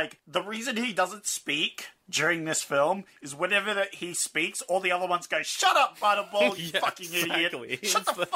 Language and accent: English; Canada; Because I'm Canadian Zach.